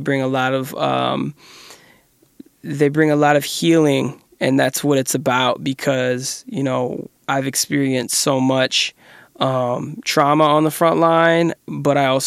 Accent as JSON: {"language": "English", "town": "Minneapolis", "region": "Minnesota", "country": "United States", "tie": "born or raised there", "said": "All right, I am from Minneapolis, Minnesota, born and raised. I'm from the South Side. Minneapolis is known for lakes."}